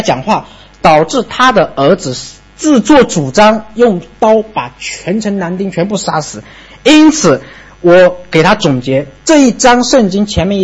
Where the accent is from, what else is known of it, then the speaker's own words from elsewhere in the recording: Yunnan, China; now in Jinjiang, China; 我是在晋江侍奉施牧师同工，但是我的老家是云南的。